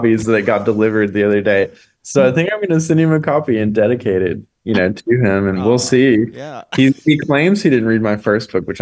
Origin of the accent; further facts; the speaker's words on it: Arkansas, United States; Arkansas.